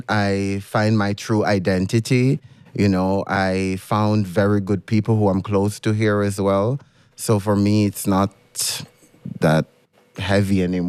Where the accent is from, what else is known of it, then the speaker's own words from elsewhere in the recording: Jamaica; In my community, it's very different. I'm from Jamaica.